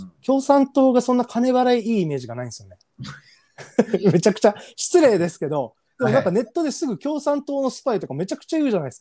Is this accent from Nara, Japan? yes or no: no; Okinawa, Japan; 僕の地元は沖縄3区になるので